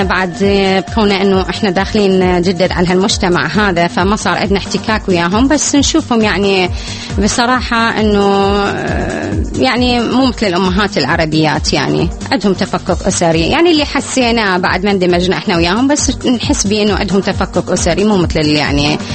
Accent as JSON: {"language": "Arabic", "country": "Iraq", "said": "احنا عندنا بالعراق"}